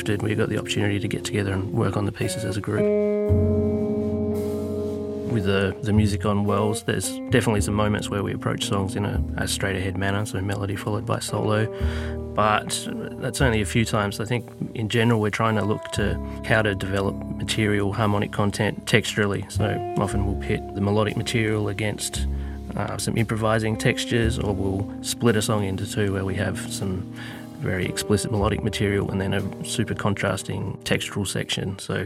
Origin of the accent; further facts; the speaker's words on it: Tasmania, Australia; Hi, this is … here, guitarist and composer from Tasmania. I grew up in Australia and have studied both here and abroad in Amsterdam. I'm currently based in Hobart